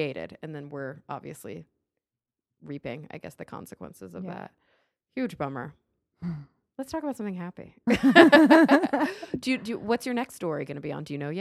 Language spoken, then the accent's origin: English; Texas, United States; Tornado story, and which also is like after my own heart as a Texan. I love tornadoes.